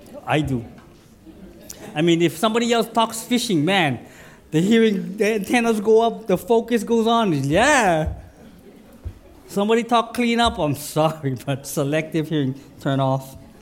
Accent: Hilo, Hawaii, United States; And you know, we don't usually cheer for Kona because we're from Hilo, right?

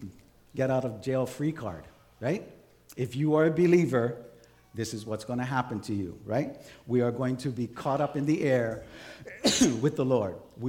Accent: Montana, United States; I know that I'm originally from Montana, and on eastern Montana, they have wheat fields that go for miles.

